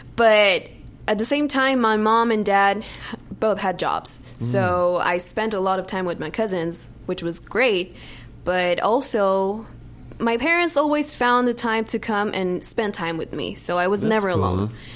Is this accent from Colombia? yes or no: no; Mexico; English is a second language; now in Los Angeles, United States; Born and raised in Mexico. I just got to Los Angeles 2.5 years ago.